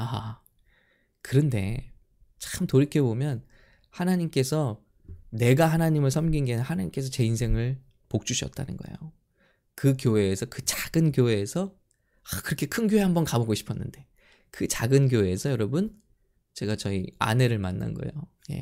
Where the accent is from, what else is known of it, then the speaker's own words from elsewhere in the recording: South Korea; moved away; 저는 깡촌에서 자랐고요. 정말 아무것도 그 기대와 소망이 없는 그런 지역에서 자랐는데, 제가 오늘 여러분 앞에 이렇게 있습니다.